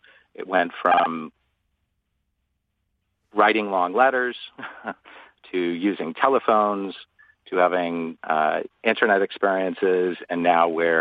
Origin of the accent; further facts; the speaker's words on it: Boston, Massachusetts, United States; So I come from Boston